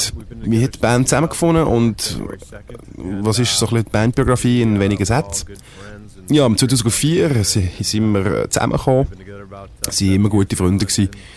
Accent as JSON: {"language": "German", "town": "Detroit", "region": "Michigan", "country": "United States", "tie": "born or raised there", "said": "Das war eine Brücke in Detroit, wo ich aufgewachsen bin, wo über die Stadt übergeht."}